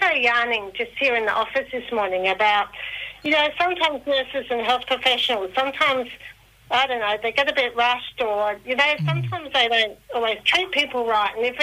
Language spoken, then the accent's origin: English; Kangaroo Island, South Australia, Australia; Yeah, and I grew up on Kangaroo Island, so I'm an island girl, but from a rural background.